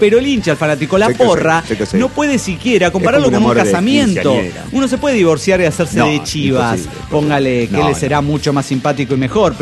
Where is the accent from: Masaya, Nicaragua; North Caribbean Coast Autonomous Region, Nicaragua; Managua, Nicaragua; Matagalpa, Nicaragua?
Masaya, Nicaragua; de Masaya, Nicaragua.